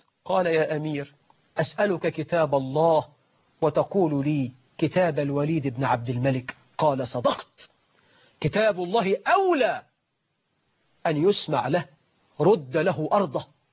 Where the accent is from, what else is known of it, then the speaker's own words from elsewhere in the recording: Egypt; فتلاقي عندنا في مصر مرات الوزير وزير، مرات الدكتور لازم تفهم في الطب